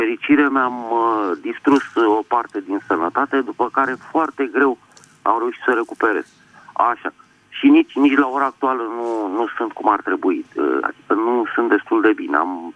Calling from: Bucharest, Romania; din București.

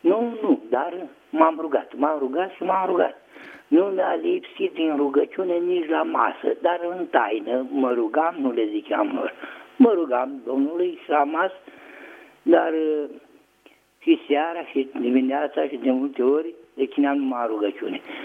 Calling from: Bucharest, Romania; sunt din București.

